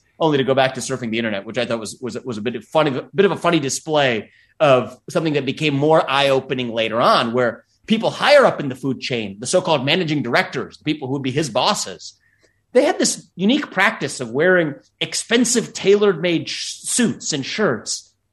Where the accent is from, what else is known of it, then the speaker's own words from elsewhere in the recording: Cincinnati, Ohio, United States; now in Columbus, United States; So I was born in Cincinnati, Ohio, born and raised there. Live in Columbus, Ohio today, not too far from where I grew up. My parents were immigrants from India